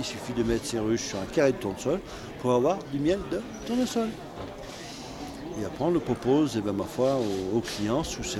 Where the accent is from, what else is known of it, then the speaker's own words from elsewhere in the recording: Auvergne-Rhône-Alpes, France; Je suis un dément du Lyonnais, voilà. D'accord. Un autochtone. Voilà. Non, je suis d'origine de Montretier, juste à côté.